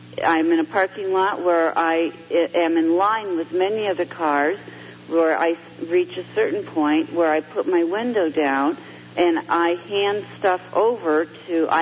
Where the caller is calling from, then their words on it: Phoenix, Arizona, United States; I am calling you from Phoenix, as you know.